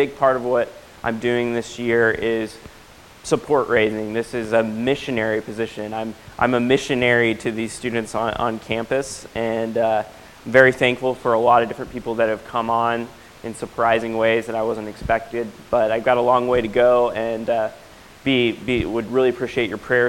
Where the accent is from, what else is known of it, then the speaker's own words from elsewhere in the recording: Knoxville, Tennessee, United States; And we're originally from Knoxville, Tennessee. As I mentioned, I went to school in Tennessee.